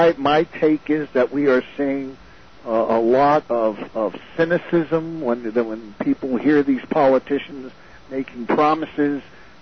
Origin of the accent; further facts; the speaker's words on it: United States; As an American citizen, I have a problem with that.